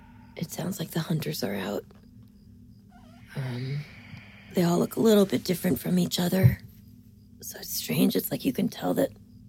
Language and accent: English; Baltimore, Maryland, United States; I am 31 years old. I'm from Baltimore, and I'm dying.